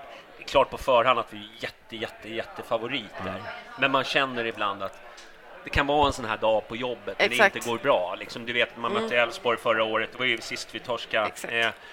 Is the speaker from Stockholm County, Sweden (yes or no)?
yes; Järfälla, Stockholm County, Sweden; Jag är från Järfälla.